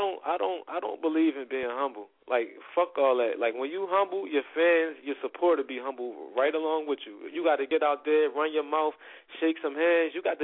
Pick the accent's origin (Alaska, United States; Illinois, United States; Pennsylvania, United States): Pennsylvania, United States; Philadelphia; when I say I'm from Philly, like, I'm the definition of it.